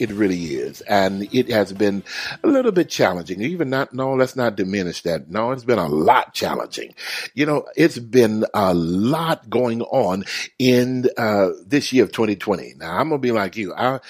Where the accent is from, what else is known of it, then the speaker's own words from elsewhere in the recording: Houston, Texas, United States; now in Georgia, United States; I grew up in Houston, Texas, and when it rained in Houston, oh, it rained.